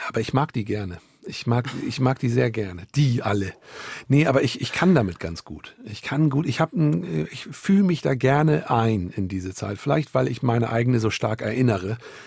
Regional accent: Berlin, Germany; Ich bin Berliner mit einem hamburgischen Migrationshintergrund.

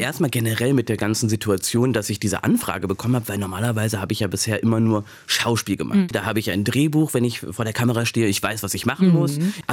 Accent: Bad Belzig, Brandenburg, Germany; Ich bin ja auf dem Land groß geworden. Ich komme ja aus Bad Belzig, da aus so einem kleinen Dorf daneben.

